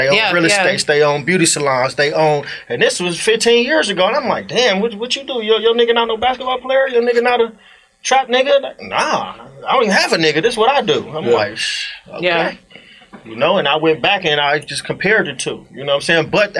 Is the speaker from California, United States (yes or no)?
no; Atlanta, Georgia, United States; I'm from Atlanta, too.